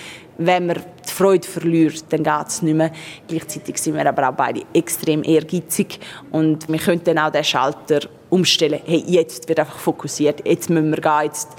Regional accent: Graubünden, Switzerland; Und ja, es ist natürlich auch das Bündnerland, meine Heimat.

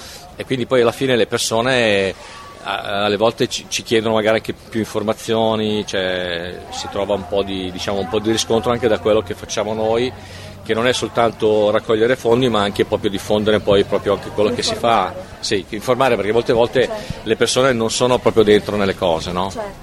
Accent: Milan, Lombardy, Italy; Da dove vengo? Allora, vengo da Milano.

